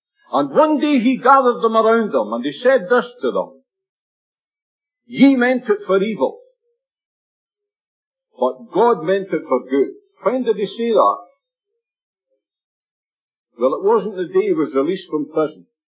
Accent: Scotland, United Kingdom; Now, I don't think I'm too much different from you, although I'm a Scotsman.

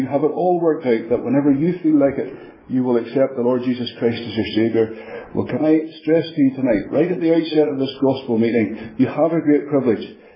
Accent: Northern Ireland, United Kingdom; moved away as an adult; now in Fife, United Kingdom; how I was born and brought up in Northern Ireland and how I've ended up to be in Fife. We have been here now for, we've lived in Fife for 3 years

